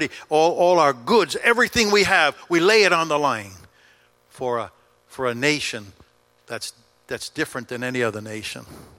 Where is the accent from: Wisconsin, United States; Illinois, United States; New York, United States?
New York, United States; New York City; I was raised in New York City. I went to school in New York City, in Manhattan. And, you know, we have a little attitude in that city.